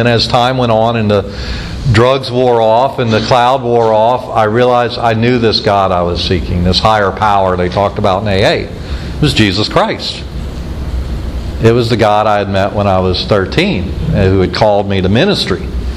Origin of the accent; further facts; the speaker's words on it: Belle Chasse, Louisiana, United States; I lived in Belchase, Louisiana, for those who didn't know that. I know my accent doesn't place me in Louisiana, but I was born and raised here and grew up down there on the West Bank